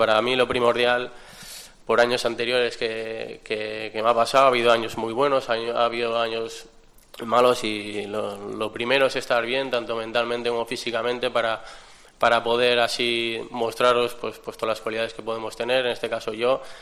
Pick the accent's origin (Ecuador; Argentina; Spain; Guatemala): Spain; Bilbao, Basque Country; Sí, soy de Bilbao, pero bueno, mira, incluso el euskera, por desgracia, no lo tengo desde pequeñito.